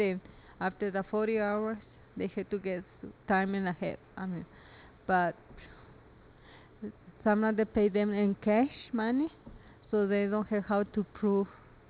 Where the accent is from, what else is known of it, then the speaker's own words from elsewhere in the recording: Mexico; now in El Paso, United States; I am from Mexico, and I have been living in El Paso for 26 years.